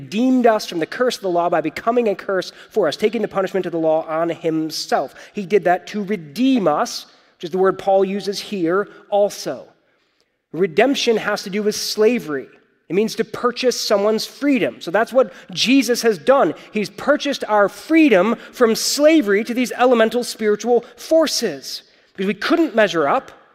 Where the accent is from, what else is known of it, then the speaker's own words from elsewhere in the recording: United States; I'm American. We don't do kings, right?